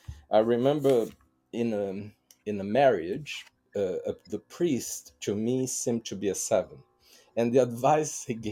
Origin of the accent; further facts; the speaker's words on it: Brazil; Like, if you see my home country, Brazil, that is very seven-ish and Latin